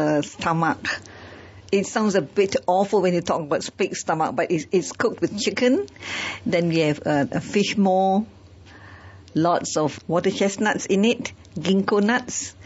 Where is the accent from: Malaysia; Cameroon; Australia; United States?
Malaysia; Penang; Because I come from Penang, so I love, spicy food.